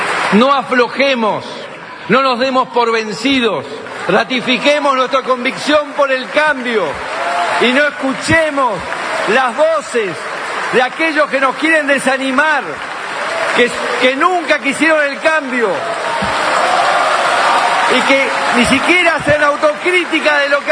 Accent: Argentina; Cada vez que veo que somos millones los argentinos que creemos en lo que estamos haciendo, que creemos que el cambio es posible.

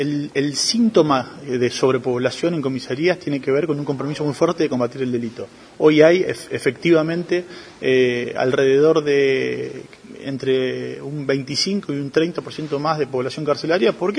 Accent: Argentina; un día que tiene mucha significancia para nosotros como argentinos

